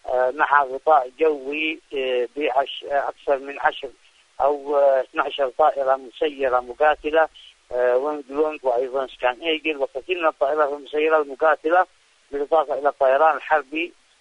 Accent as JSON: {"language": "Arabic", "country": "Yemen", "said": "لأننا استطعنا كيمنيين أن نتغلب على كل المنظومات الحديثة"}